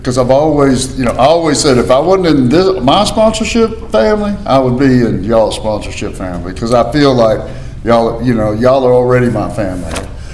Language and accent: English; Memphis, Tennessee, United States; you know, I'm from Memphis. I was the only person from Memphis that came here.